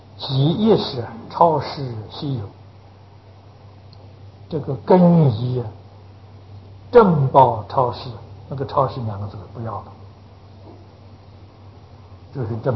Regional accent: China; 那就是我们中国人嘛

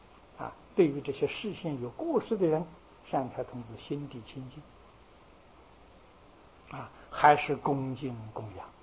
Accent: China; 像我们中国人熟悉的知道的济公活佛

